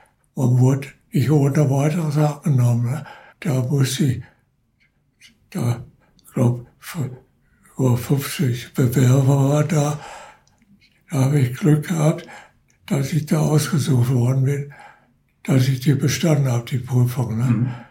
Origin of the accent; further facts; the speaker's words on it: Essen, North Rhine-Westphalia, Germany; Nein, ich bin groß geworden in Essen-West. In Frohnhausen.